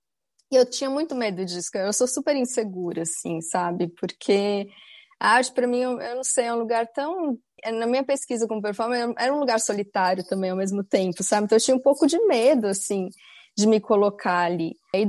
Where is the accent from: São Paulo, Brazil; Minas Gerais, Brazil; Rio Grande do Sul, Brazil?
São Paulo, Brazil; Taubaté; now in Berlin, Germany; brincar com as minhas vizinhas lá na vilinha que eu cresci em Taubaté